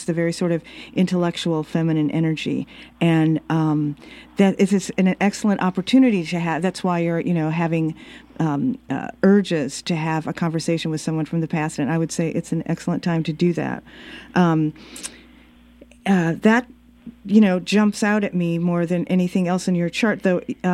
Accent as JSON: {"language": "English", "town": "Chicago", "region": "Illinois", "country": "United States", "also_born_or_lived": "Pontiac, Michigan", "said": "I'm from Chicago. That's what we used to always say."}